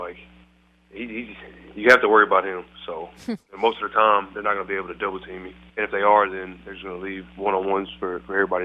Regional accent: Galveston, Texas, United States; It's hot throughout the year, and they have a beach. So, you know, I grew up with a beach.

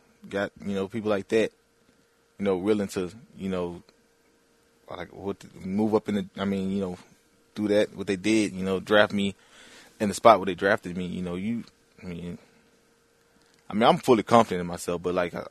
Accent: Louisiana, United States; I'm a guy, I'm from, born and raised in Louisiana.

